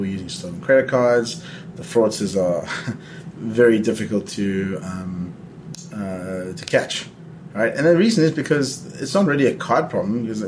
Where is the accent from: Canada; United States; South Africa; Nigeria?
South Africa; And I'm from South Africa. I grew up under apartheid.